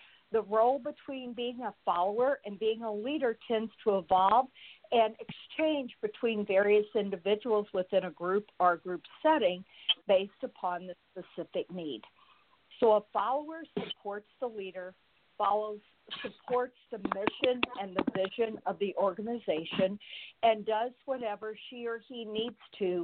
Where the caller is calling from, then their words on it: Bowling Green, Kentucky, United States; Well, right now I'm speaking from Bowling Green, Kentucky. I'm down at my daughter's home, but I normally live in Louisville, Kentucky